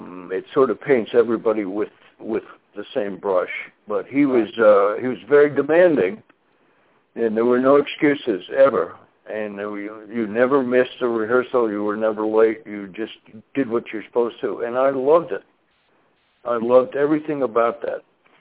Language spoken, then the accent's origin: English; Centerville, Tennessee, United States; moved away; also born or lived in Michigan; I'm originally from Tennessee, central Tennessee area, Centerville, and more notably Cow Holler, Tennessee, which was a very small, wide spot in the road in the Centerville School District.